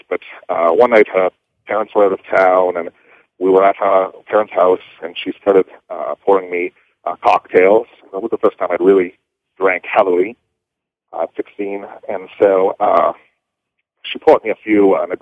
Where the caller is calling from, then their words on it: British Columbia, Canada; from British Columbia.